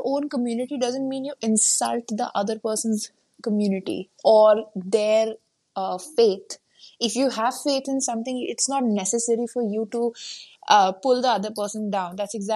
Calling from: India; To whoever this may concern, I am actually speaking from India.

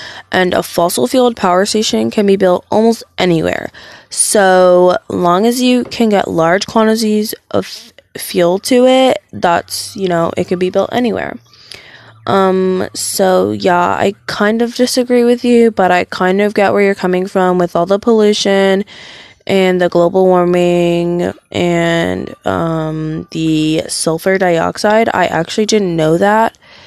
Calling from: Texas, United States; I'm calling from Texas.

